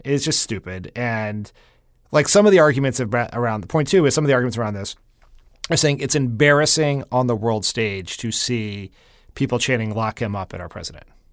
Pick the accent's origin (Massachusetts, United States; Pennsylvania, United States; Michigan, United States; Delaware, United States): Delaware, United States; like my home state Senator Chris Coons today was very upset about this.